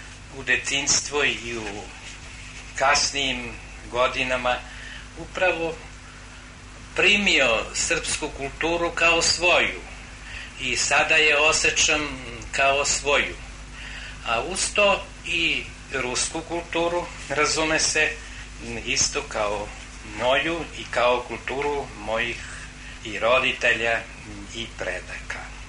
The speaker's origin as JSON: {"language": "Serbian", "country": "Serbia", "tie": "born there", "said": "ja bih rekao da je moja rodina Srbija, pošto sam rođen u Srbiji, a da je moja Moje očičistva, moja otačbina Rusija, pošto su moji očevi i čukun dede i dede i … bili Rusi."}